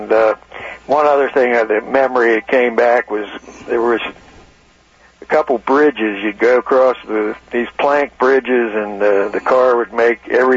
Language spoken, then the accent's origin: English; Cumberland, Maryland, United States; But anyway, I grew up in the Allegheny County, Cumberland, LaVale area.